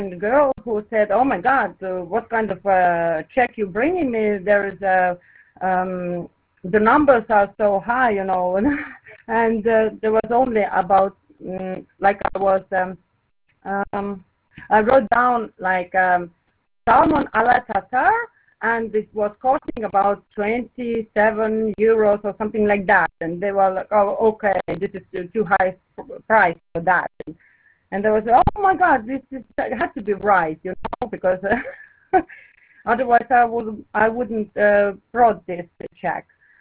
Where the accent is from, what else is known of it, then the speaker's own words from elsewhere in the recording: Estonia; English is a second language; I'm from Estonia. And I try to speak in English. I do my best because it's not my mother language, but I hope you understand.